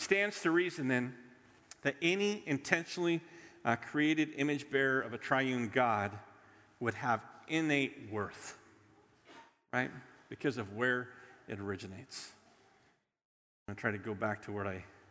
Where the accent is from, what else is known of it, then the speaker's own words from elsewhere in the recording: Sweet Home, Oregon, United States; born there; I was born in Sweet Home, Oregon. Okay, if that says anything. Sweet Home, right?